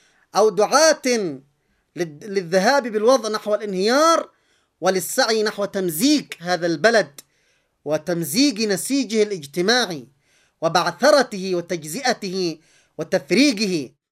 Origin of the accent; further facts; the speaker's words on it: Yemen; الذي يجب أن نفكر به جميعا كيمنيين من كل القوى ومن كل المناطق